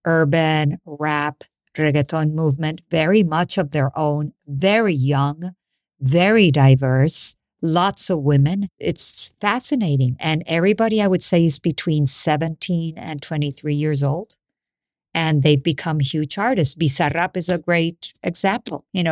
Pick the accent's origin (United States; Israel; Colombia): Colombia; when I grew up in Colombia, and there were no artists that were of my generation.